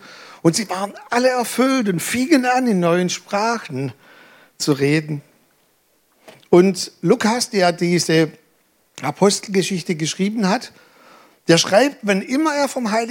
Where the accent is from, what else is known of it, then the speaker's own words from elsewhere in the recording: Denkendorf, Baden-Württemberg, Germany; also born or lived in Balingen; ich bin ja geboren in Balingen, aber den Großteil meiner Kindheit, meiner Jugendzeit habe ich hier in Denkendorf verbracht